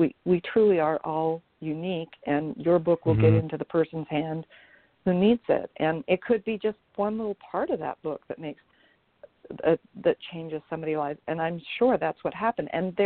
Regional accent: Jackson Hole, Wyoming, United States; because I grew up in Jackson Hole, Wyoming, and my first writing retreat happened in Jackson Hole in my great-grandfather's barn

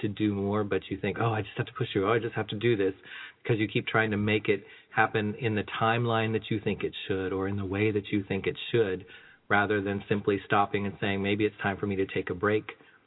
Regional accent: Canada; We are Canadian.

